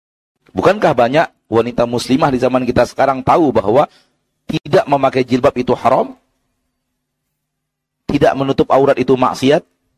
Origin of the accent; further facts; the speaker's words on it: Sumatra, Indonesia; Dalam bahasa kami orang Sumatera, lumpang. Nggak tahu bahasa sini apa.